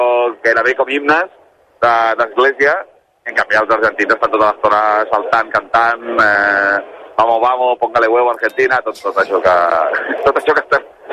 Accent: Catalonia, Spain; no, que som catalans

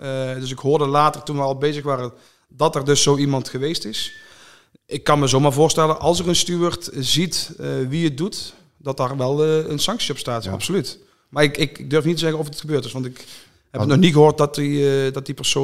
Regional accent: Veldhoven, North Brabant, Netherlands; Ik kom uit Veldhoven.

